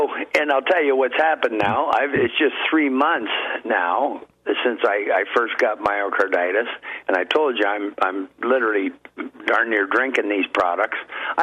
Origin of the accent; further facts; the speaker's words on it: Hamilton, Ontario, Canada; now in Welland, Canada; Two of the hospitals, renowned ones in Hamilton, Ontario, my hometown, an hour away from where I am now, and one locally here in the next town, the Welland Hospital.